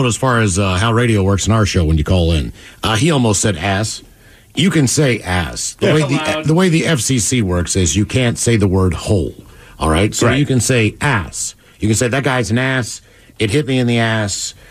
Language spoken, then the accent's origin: English; California, United States; I'm from California.